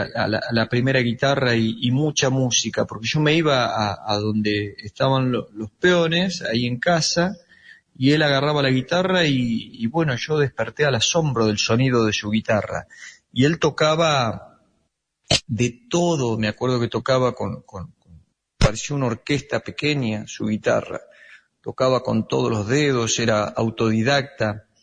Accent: Henderson, Buenos Aires Province, Argentina; also born or lived in Morón; yo nací en Morón, en el año 1974. Y a los 3 años mis papás, decidieron irse al campo, a Henderson. Mi padre fue encargado de la estancia La Estrella. Y bueno, mi niñez ahí, rodeada de llanura pampeana, ¿no?

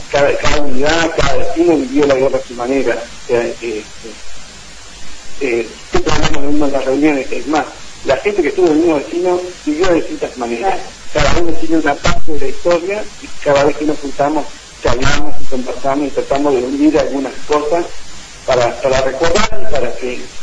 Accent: Tucumán, Argentina; born there; now in Bolívar, Argentina; Nací en Tucumán, pero toda la familia de señores de acá de Bolívar.

